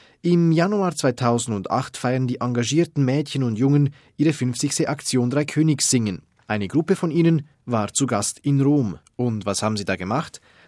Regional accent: Switzerland; wir werden dann mein Heimatland, die Schweiz, besuchen

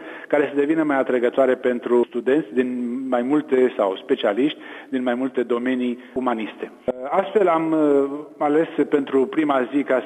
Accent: Romania; Am ales limba latină pentru că suntem și români, avem origini latine, dar suntem și catolici și limba oficială a bisericii este limba latină.

